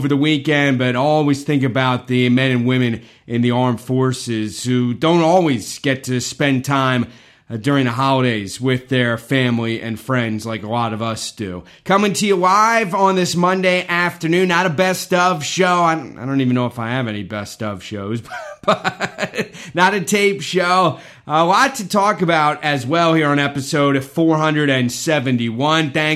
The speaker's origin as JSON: {"language": "English", "country": "United States", "said": "I'm still proud to say that I'm American, still proud to come from this country."}